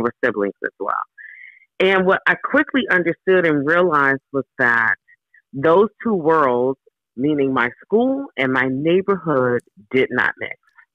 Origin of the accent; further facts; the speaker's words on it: Washington, District of Columbia, United States; I grew up in Southeast D.C., Washington, D.C., and I think it's important to understand with my story that both of my parents grew up in the South